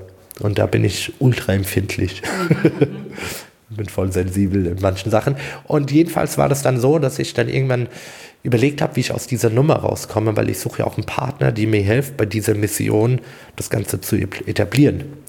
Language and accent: German; Regensburg, Bavaria, Germany; Und ich komme aus Regensburg.